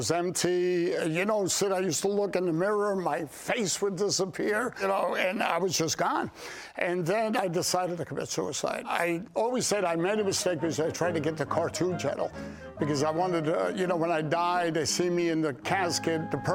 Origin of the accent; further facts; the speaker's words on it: New York, United States; Yes, I was brought up in New York, brought up in a Jewish environment. My parents were Jewish, but they shied away from that. But I was surrounded by Jewish people in everything that I did as a youngster.